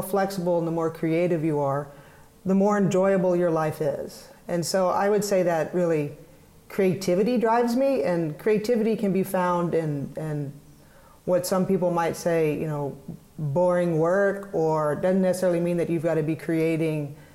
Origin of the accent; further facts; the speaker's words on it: Fort Worth, Texas, United States; how I grew up in Fort Worth. I went to Duke.